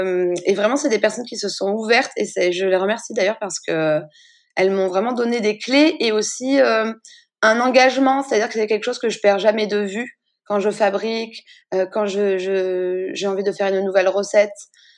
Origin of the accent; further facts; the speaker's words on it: Auvergne-Rhône-Alpes, France; Je viens de la Drôme provençale, donc c'est vrai que j'ai la chance de venir d'un endroit où on a beaucoup de soleil